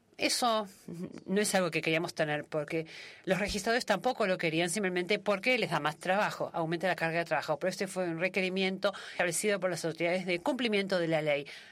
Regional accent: Argentina; Hola, yo soy de Argentina.

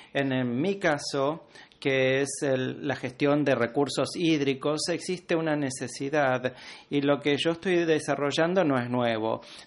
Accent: Abuja, Federal Capital Territory, Nigeria; Spanish is a second language; soy de Abuja, Nigeria

